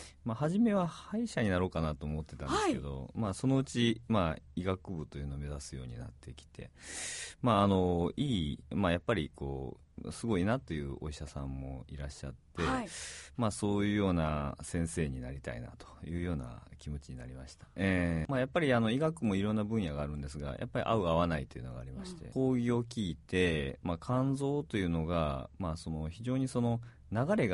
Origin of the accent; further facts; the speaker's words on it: Imabari, Ehime, Japan; 私今治のですね出身でしてですね、まあ、父親がちょっと転勤族だったんでいろんなとこを県内いろいろ転々としたんですが、